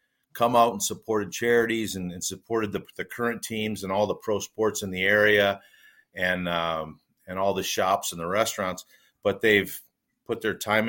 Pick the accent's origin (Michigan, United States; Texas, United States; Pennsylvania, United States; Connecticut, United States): Michigan, United States; Detroit; I think it was it's almost like how it takes a city. I grew up in Detroit, right?